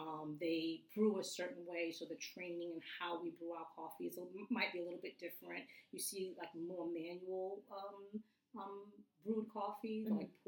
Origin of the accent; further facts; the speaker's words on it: Long Island, New York, United States; now in Brooklyn, United States; We were living in Long Island at the time. I was raised in Long Island.